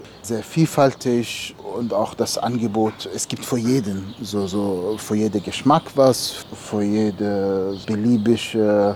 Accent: Ramallah, West Bank, Palestine; also born or lived in Jerusalem; now in Germany; Ich bin in Jerusalem geboren und in Ramallah aufgewachsen, in Palästina.

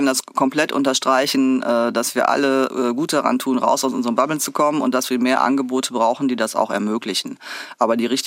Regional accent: Lower Saxony, Germany; now in Hamburg, Germany; Ich bin aufgewachsen im Münsterland Emsland und Hamburg war dann schon mal erste Strecke, so 2 Stunden halt weiter weg.

